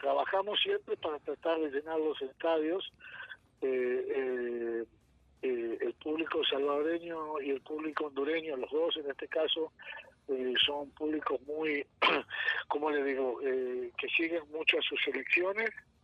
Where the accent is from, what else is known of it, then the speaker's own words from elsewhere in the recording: Argentina; y yo que como argentino soy argentino, aunque quisiera ser brasilero o alemán para ganar todos los mundiales